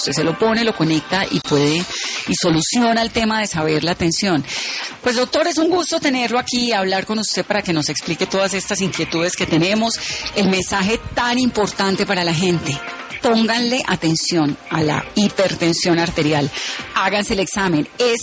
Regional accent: Colombia; ¿Qué tan hipertensos somos los colombianos?

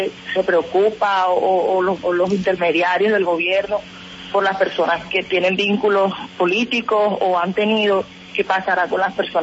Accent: Colombia; porque todos somos colombianos y ellos tienen que velar por todos

